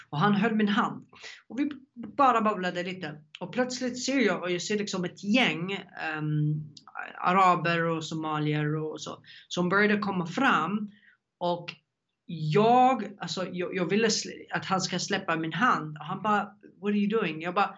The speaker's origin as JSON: {"language": "Swedish", "country": "Yemen", "moved": "yes", "lives_now": "Sweden", "said": "Jag kom från Jemen till Jemen."}